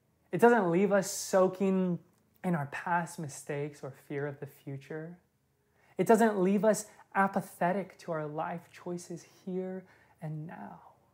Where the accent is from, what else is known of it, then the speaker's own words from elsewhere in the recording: Kentucky, United States; also born or lived in Indiana; I grew up in the Midwest and South, born in Indiana, a lot of my life in Kentucky.